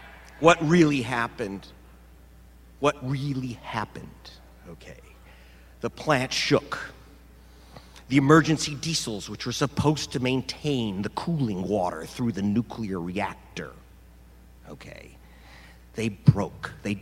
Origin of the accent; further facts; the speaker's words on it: New York, United States; I'm from New York.